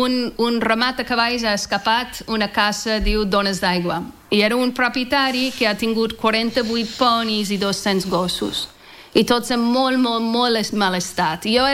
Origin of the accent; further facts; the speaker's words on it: Oregon, United States; Catalan is a second language; moved away as an adult; also born or lived in New York; now in Spain; jo sóc de poble, sóc d'Oregon i sempre de poble i dels boscos i les muntanyes. So, després molts anys en ciutats, jo no és per mi.